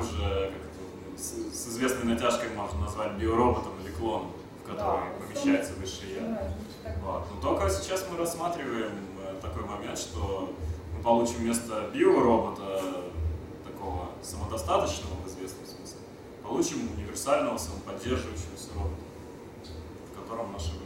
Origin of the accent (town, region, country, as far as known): Moscow, Russia